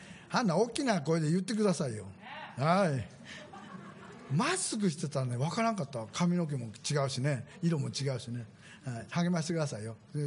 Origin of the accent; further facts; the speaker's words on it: Kansai, Japan; now in Kanto, Japan; 関西人なんですよ、ね、から今関東におるけどね